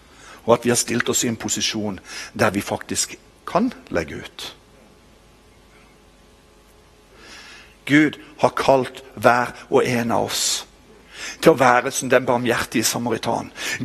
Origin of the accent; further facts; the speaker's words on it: Kristiansand, Agder, Norway; Så flyttet jeg hjem til Kristiansand, det er jo der jeg kommer fra.